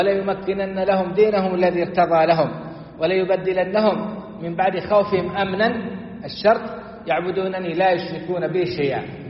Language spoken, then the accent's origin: Arabic; Saudi Arabia; بلادنا السعودية